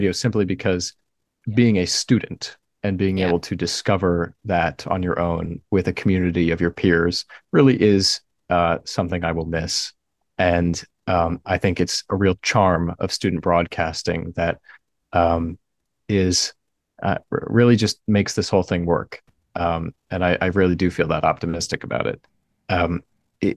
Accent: Connecticut, United States; I'm from Northern Connecticut.

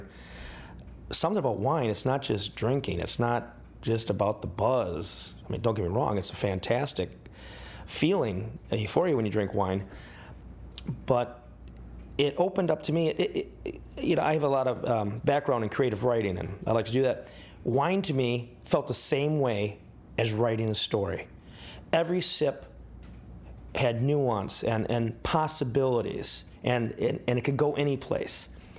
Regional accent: Wisconsin, United States; I grew up in Wisconsin and you know, almost everybody just drinks beer, mixed drinks, things like

